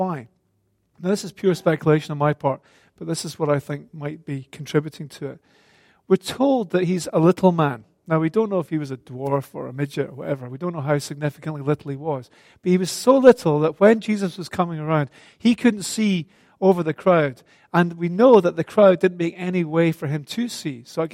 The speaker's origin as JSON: {"language": "English", "region": "Scotland", "country": "United Kingdom", "said": "As a Scot, some of you will know the song"}